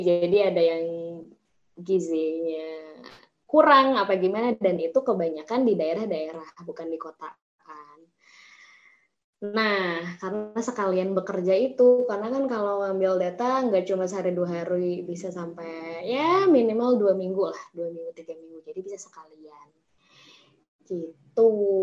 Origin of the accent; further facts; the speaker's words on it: West Java, Indonesia; aku asli Jawa Barat